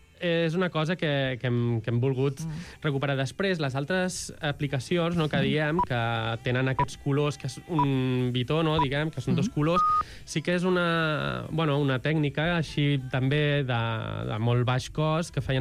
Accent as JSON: {"language": "Catalan", "town": "Barcelona", "region": "Catalonia", "country": "Spain", "said": "pels que som barcelonins i a l'adolescència hem anat a les festes i als concerts de la Mercè"}